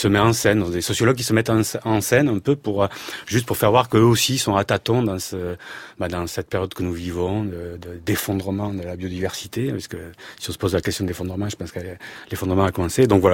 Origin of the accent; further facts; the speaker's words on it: Occitanie, France; moved away as an adult; Moi, je viens du Gers, j'ai été élevé à la campagne aussi, je suis monté à Paris pour faire mes études, comme on dit